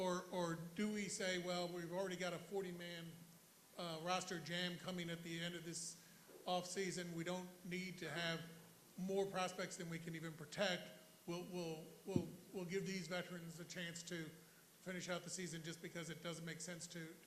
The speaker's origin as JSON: {"language": "English", "town": "Montclair", "region": "New Jersey", "country": "United States", "said": "I'm from Montclair, New Jersey."}